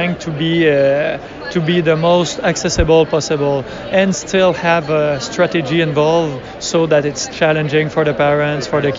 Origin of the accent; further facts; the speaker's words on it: Quebec, Canada; accent: French; English is a second language; We're from Quebec. That's why the French accent.